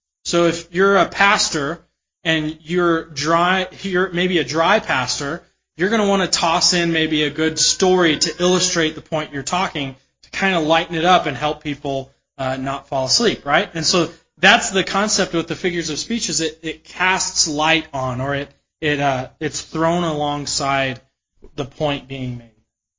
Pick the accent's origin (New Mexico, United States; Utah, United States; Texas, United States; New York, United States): Utah, United States; now in Denver, United States; that they worshiped the same God that I worshiped growing up in Utah, the same God we worship here in Denver, Colorado.